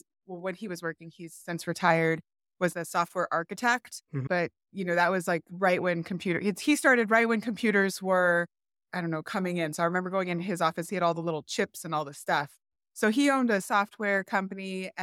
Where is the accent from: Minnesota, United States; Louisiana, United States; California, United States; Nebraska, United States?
California, United States; Thousand Oaks; also born or lived in Los Angeles County; I grew up for the first 12 years of my life in Los Angeles County. And then I would say for my formative years, right, 12 years up until 18, I lived in Thousand Oaks.